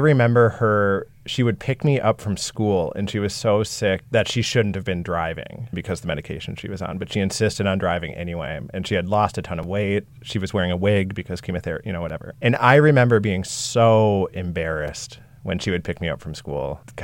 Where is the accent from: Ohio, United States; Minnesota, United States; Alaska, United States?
Minnesota, United States; Minneapolis; I grew up in Minneapolis. I'm 35 years old, trying to get better, trying to recover.